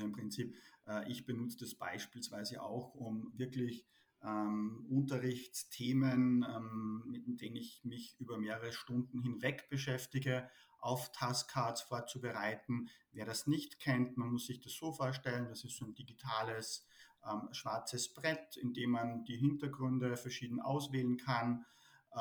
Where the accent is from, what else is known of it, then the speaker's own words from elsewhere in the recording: Salzburg, Austria; now in Germany; ich komme aus Salzburg, du hast es schon erwähnt, bin aber tatsächlich seit 2004 Lehrer in Bayern